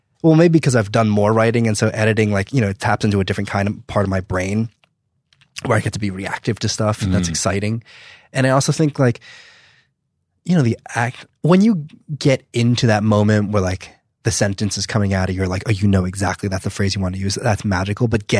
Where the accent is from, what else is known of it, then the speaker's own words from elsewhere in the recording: New Jersey, United States; I'm from New Jersey.